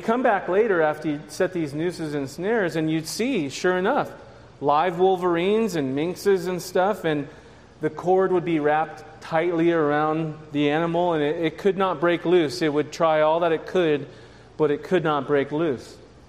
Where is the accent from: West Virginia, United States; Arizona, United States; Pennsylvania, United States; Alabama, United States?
Arizona, United States; Phoenix; also born or lived in California; I grew up in California and Phoenix, Arizona, which is like California 2.0.